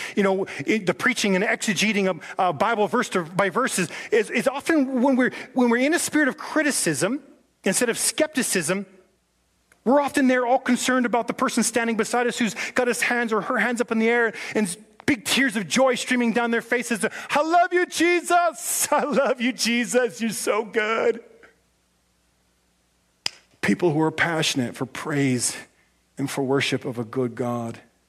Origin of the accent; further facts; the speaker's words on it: Canada; but in Canada, we're a funny bunch. It's okay. We're Canadian. We're proud of it.